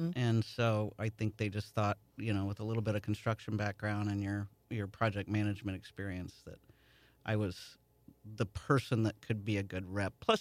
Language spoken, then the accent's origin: English; Hartford, Illinois, United States; also born or lived in Alton; But grew up in Hartford and went to school and was getting my business degree